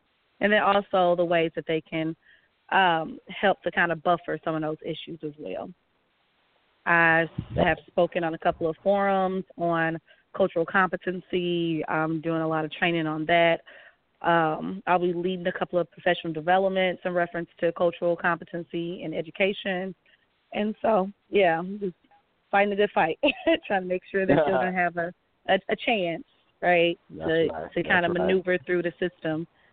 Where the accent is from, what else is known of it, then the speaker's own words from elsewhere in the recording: St. Louis, Missouri, United States; Okay. I am a St. Louis native. I grew up in North City, St. Louis.